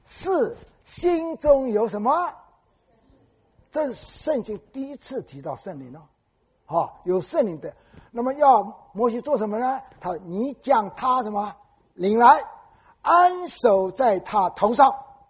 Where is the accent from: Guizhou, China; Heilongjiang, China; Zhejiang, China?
Zhejiang, China; Wenzhou; 就是我家乡温州啊